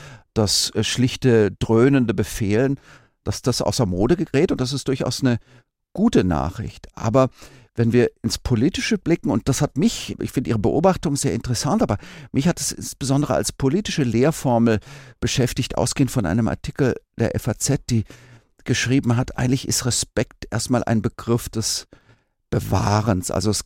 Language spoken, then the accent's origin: German; Tübingen, Baden-Württemberg, Germany; ich komme ja aus Tübingen, also dem Zentrum des philosophischen Idealismus.